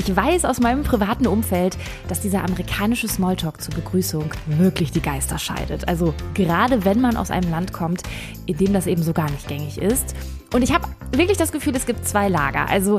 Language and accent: German; Germany; ich kann meinen Akzent überhaupt nicht verstecken, du hörst einfach nach einem Satz so, okay, die kommen aus Deutschland